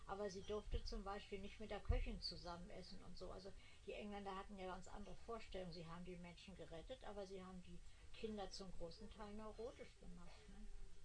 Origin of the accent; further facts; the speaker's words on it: Hamburg, Germany; Aber andererseits ist Hamburg meine Heimatstadt und da freut sich schon alles.